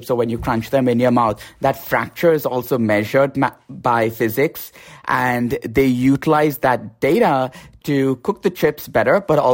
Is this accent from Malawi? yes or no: no; Mumbai, Maharashtra, India; now in United States; I grew up in Bombay, so I have all these different experiences.